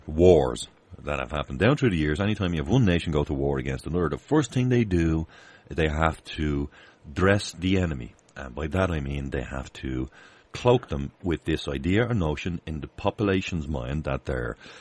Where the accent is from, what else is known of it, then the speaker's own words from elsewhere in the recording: Ireland; I'm from Ireland here.